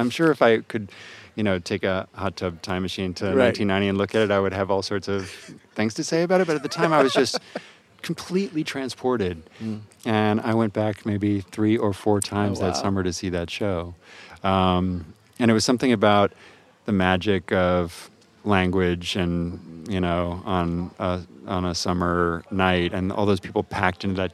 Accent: Atlanta, Georgia, United States; I grew up in Atlanta, Georgia, and there was a theater there

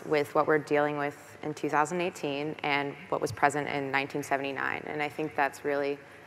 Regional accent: New Orleans, Louisiana, United States; I wasn't alive at the time it was going on, and I'm from New Orleans originally, so wasn't on my radar in that way.

